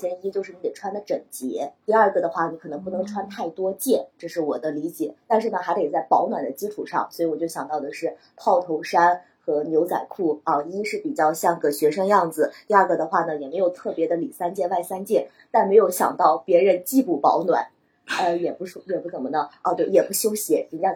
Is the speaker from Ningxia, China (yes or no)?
no; Xinjiang, China; 我是新疆人，就是我们那边是没有方言的，所以的话呢基本上从小就说普通话，新疆的人普通话就比较好一些